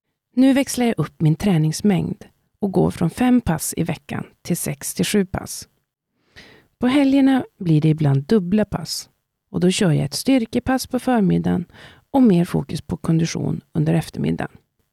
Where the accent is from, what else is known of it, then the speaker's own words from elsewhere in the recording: Norrland, Sweden; Som introvert norrlänning är det inte min starkaste sida